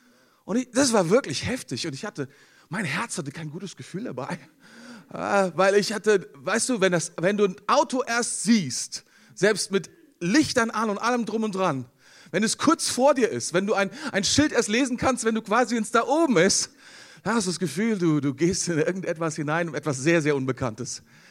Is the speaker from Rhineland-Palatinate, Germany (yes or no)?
yes; Mainz, Rhineland-Palatinate, Germany; ich komme aus Mainz zusammen mit meiner Frau. Wir leiten dort die Basis, die ist nun 10 Jahre alt.